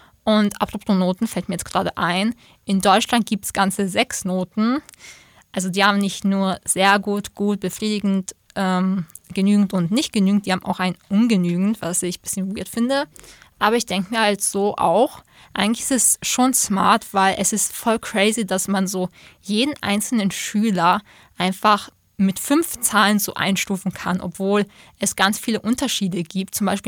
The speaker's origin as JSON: {"language": "German", "country": "Austria"}